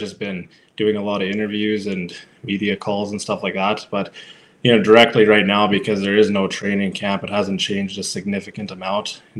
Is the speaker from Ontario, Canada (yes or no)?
no; Melfort, Saskatchewan, Canada; I started when I was 15, but that was as early as we could in Melfort. We didn't have a minor football or anything like that when I was growing up.